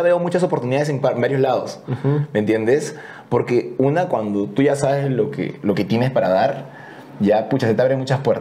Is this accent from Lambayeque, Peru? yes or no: yes; Chiclayo, Lambayeque, Peru; moved away; yo soy de Chiclayo, bueno, ya lo dije, me mudé hace un año y 10 meses